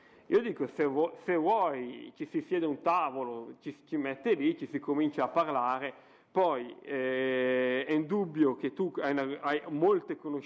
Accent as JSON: {"language": "Italian", "town": "Erba", "region": "Lombardy", "country": "Italy", "tie": "born or raised there", "also_born_or_lived": "Cantù", "said": "Io vivo Erba da quando sono nato, non sono nato a Erba perché sono nato a Cantù, comunque vivo Erba da quando sono nato"}